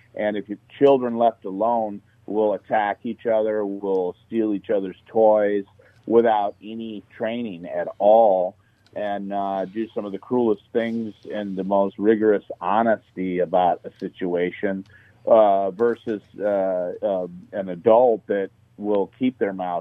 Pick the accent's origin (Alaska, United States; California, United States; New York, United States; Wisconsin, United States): California, United States; Culver City; Oh, I didn't live in Inglewood. I grew up in Culver City.